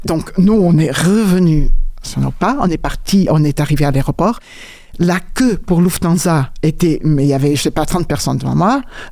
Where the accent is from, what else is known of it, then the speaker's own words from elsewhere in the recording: Annecy, Auvergne-Rhône-Alpes, France; Je me suis dit, mais je suis d'Annecy, c'est juste à côté.